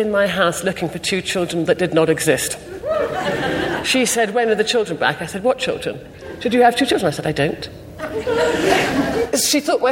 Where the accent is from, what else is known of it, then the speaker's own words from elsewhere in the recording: Sierra Leone; just because I came from Sierra Leone